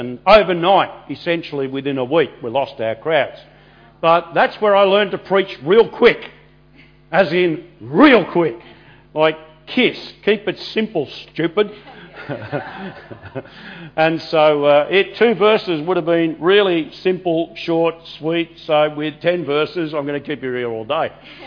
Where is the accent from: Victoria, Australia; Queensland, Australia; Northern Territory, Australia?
Victoria, Australia; Melbourne; I grew up in Melbourne, in Victoria